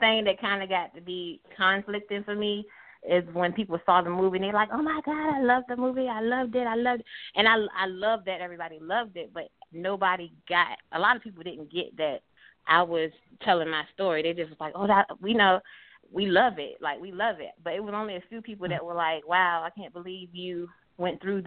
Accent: Norfolk, Virginia, United States; And I'm not from Atlanta. I'm from Norfolk

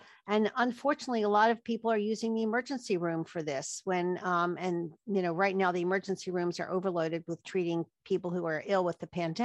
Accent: Philadelphia, Pennsylvania, United States; I'm from Philadelphia

